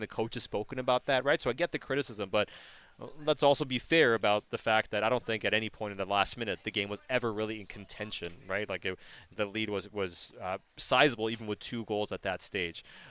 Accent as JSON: {"language": "English", "country": "Sweden", "tie": "born or raised there", "second_language": "English", "said": "Yeah, I mean, I grew up in Sweden, so."}